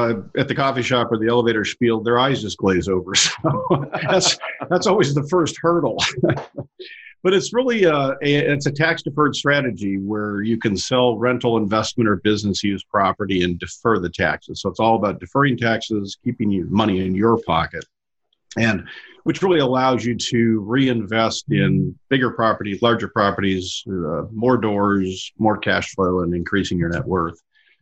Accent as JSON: {"language": "English", "town": "Los Angeles", "region": "California", "country": "United States", "tie": "born or raised there", "said": "I grew up in Los Angeles, which was great back then. Today, I try to avoid it at all costs."}